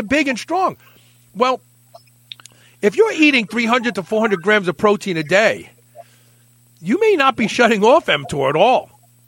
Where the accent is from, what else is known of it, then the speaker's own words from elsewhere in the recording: Brooklyn, New York, United States; I'm from Brooklyn. I talk funny.